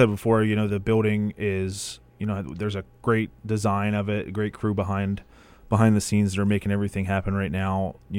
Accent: New Jersey, United States; I grew up in South Jersey, as I said, as pretty much bleeding orange and black my entire life.

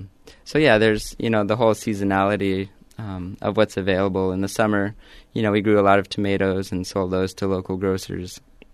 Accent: New Mexico, United States; moved away as an adult; Well, we're pretty similar to New Mexico, which is my home state, and one reason why I came here, wasn't ready to go back to New Mexico, but I missed that higher elevation and kind of sunny, arid climate.

